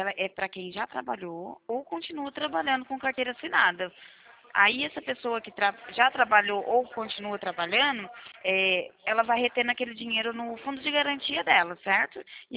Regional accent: Paraná, Brazil; Meu número é o DDD é 43, porque eu sou do Paraná.

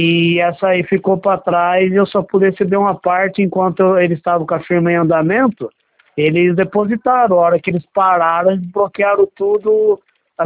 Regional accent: São Paulo, Brazil; Sou da, é, aqui entre Cotia, Vargas Grande, esse lado aqui.

